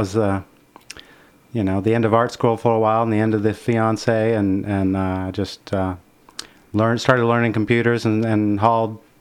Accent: Lexington, Kentucky, United States; I'm from here in Lexington.

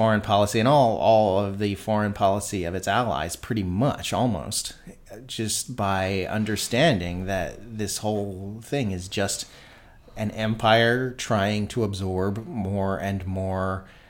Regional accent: United States; because as an American, what I learned in school was that there are all these different countries

